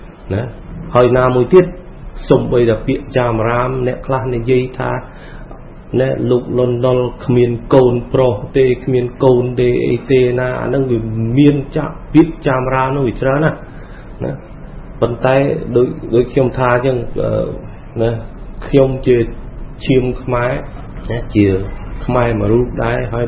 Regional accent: Phnom Penh, Cambodia; born there; ខ្ញុំកើតនៅភ្នំពេញ

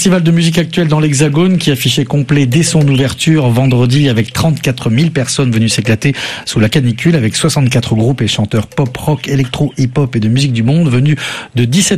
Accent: Cameroon; born there; je suis né au Cameroun.

